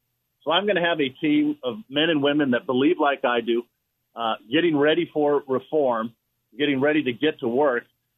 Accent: Oxnard, California, United States; I grew up in Oxnard, California. My dad worked for the city government

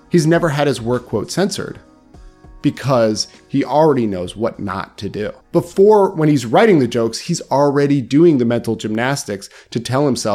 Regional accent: United States; As an American, that feels so wrong, right?

